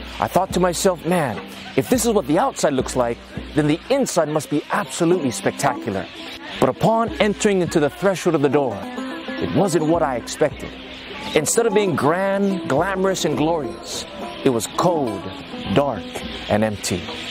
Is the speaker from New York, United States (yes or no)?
no; Hawaii, United States; Growing up in Hawaii, people would always have to ask my name twice.